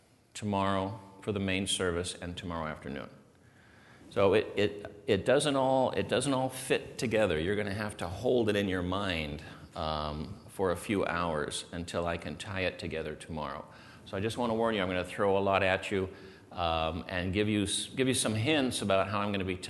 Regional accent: Walla Walla, Washington, United States; born there; I was born in Walla Walla.

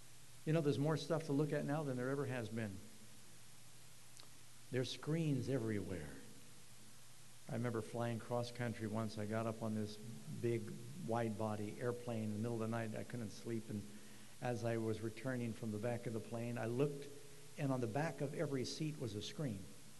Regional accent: New York City, New York, United States; because I grew up in New York City where we took buses and subways and taxis and walked.

